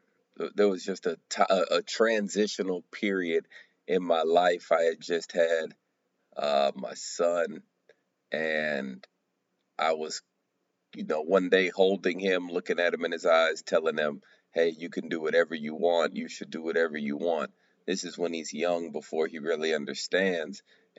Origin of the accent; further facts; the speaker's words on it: Houston, Texas, United States; also born or lived in Baton Rouge, United States; Currently I'm in Houston, and I was born in Baton Rouge, but raised in Houston.